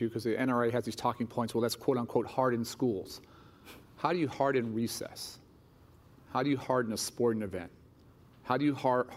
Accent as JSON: {"language": "English", "town": "Chicago", "region": "Illinois", "country": "United States", "tie": "born or raised there", "said": "a trauma surgeon 2 weeks ago in my hometown of Chicago gets murdered doing her job."}